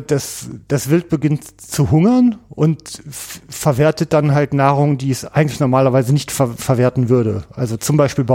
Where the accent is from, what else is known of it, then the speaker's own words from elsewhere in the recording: Cologne, North Rhine-Westphalia, Germany; während ich, da wo ich herkomme in Köln, alles komplett grün ist